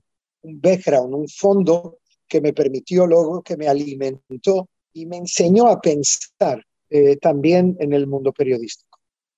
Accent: Portugal; also born or lived in Melilla / Morocco; Y luego empecé a contar sobre mi infancia en Portugal, un pie en España a través de la familia de mi madre.

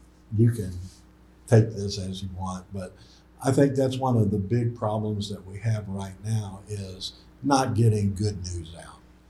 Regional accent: Galveston, Texas, United States; Growing up in Galveston, how much you don't know about. You know, one of the things when I was in college, everybody, oh, you're from Galveston, that's so cool.

